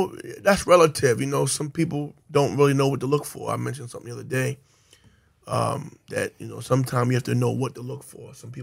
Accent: Canfield, Ohio, United States; You know, we just outside the city. So I'm from Canfield, man, and there was nothing but real guys around there.

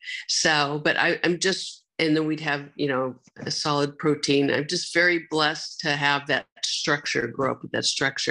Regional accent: Seattle, Washington, United States; I grew up in Seattle. My mom's from the Bay Area. My dad was from Seattle area.

